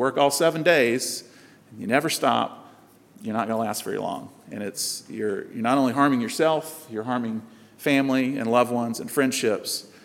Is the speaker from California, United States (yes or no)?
no; South Carolina, United States; growing up in South Carolina, Christianity, I guess, was so much a part of the culture